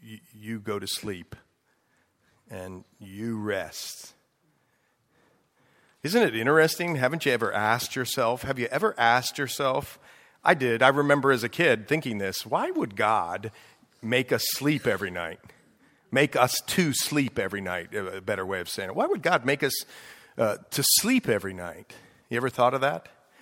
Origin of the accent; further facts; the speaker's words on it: Ohio, United States; also born or lived in Pennsylvania; And then you move back to Pennsylvania, or we came from Ohio originally.